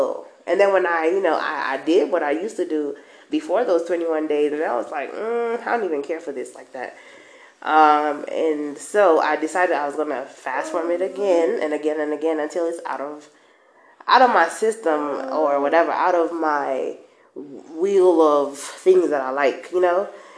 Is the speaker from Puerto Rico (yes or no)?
no; Kenya; I am your Kenyan plug, and I talk all things that go through my head.